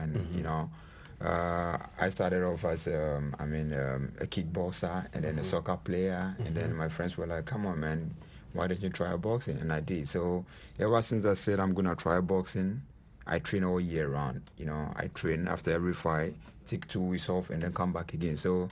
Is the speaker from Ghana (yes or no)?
yes; Bukom, Greater Accra, Ghana; I fight for Ghana. I fight for my people because I grew up in Bukom